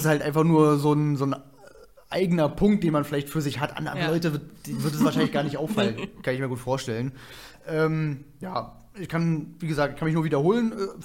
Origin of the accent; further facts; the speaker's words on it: Germany; Ist für uns als Deutsche natürlich blöd, weil die Engländer und Russen und die sprechen auch alle Deutsch.